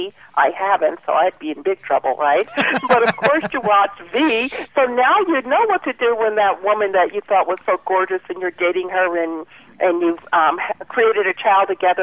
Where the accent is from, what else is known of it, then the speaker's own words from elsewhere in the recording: New York, United States; moved away; I'm from the East Coast originally in New York, and I used to get teased by my friends after I moved out here.